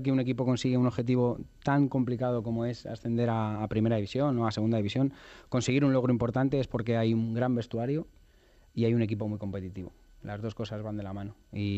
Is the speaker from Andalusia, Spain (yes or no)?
no; Madrid, Community of Madrid, Spain; en mi caso soy de Vallecas, me siento un privilegiado.